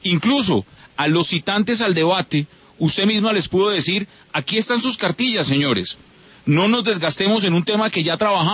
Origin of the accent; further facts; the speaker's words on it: Colombia; como colombiano